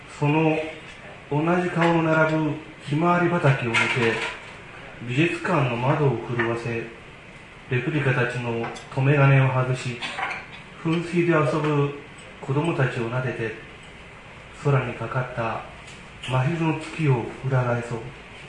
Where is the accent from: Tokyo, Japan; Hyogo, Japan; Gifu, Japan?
Gifu, Japan; 私も岐阜から来ました、